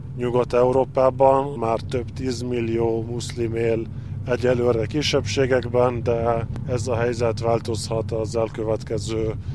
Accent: Lebanon; born or raised there; also born or lived in Hungary

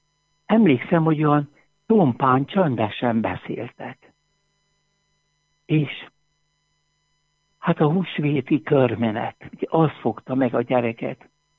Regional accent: Sióagárd, Tolna, Hungary; Egyszerű paraszt családból származunk, Sió Agárd, Szekszárd melletti kis falu.

